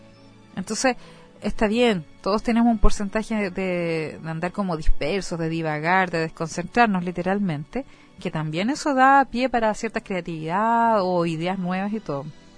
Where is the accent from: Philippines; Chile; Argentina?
Chile; Concepción, Biobío; Oye, somos de Concepción. Ustedes saben la percepción que tienen de nosotros, ¿eh?